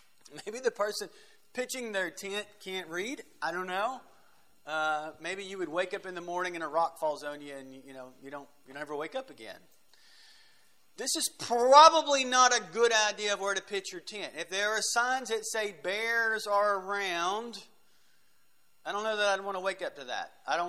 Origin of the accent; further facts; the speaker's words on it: Tennessee, United States; I think he forgot, but I'm from Tennessee.